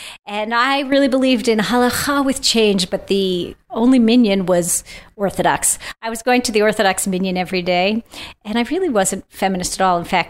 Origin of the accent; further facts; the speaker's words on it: Fairfax, Virginia, United States; also born or lived in Silver Spring, United States; You know, I was born in Silver Spring, Maryland. When we were in fifth grade, my parents decided to move to Fairfax, Virginia, where I was literally the only Jew in my class.